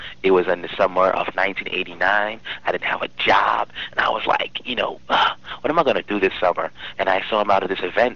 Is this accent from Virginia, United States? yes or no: no; Bronx, New York, United States; I grew up in the Bronx. and I don't know if any of you guys know about the Bronx, but the part of the Bronx that I grew up, it's called White Plains Road. And it's known to people of the Bronx, the residents of the Bronx, as Little Jamaica.